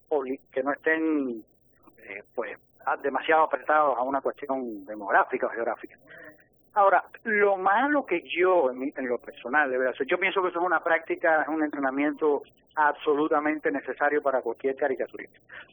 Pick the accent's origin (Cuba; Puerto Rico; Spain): Cuba; Pero de los caricaturistas sí, yo era el único cubano.